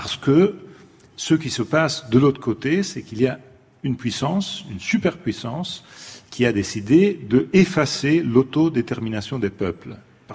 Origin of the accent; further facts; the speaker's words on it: Italy; French is a second language; Chez nous, en Italie, il y a un décalage